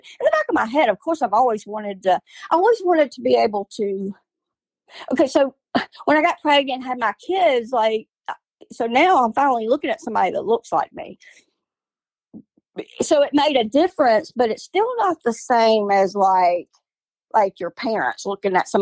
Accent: Mobile, Alabama, United States; now in Saraland, United States; I'm from Mobile. I live in Sarah Land now, Alabama.

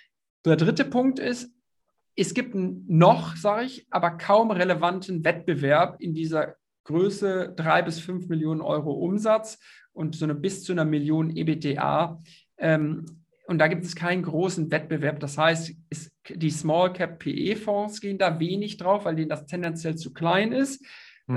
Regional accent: Rhineland, Germany; born there; now in Berlin, Germany; 33 Jahre alt, gebürtig aus dem Rheinland, wohne in Berlin, begeisterter Sportler

